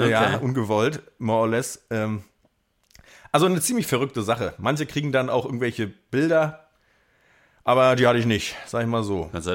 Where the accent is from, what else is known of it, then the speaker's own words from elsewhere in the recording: Mecklenburg-Vorpommern, Germany; der mir als Mecklenburger natürlich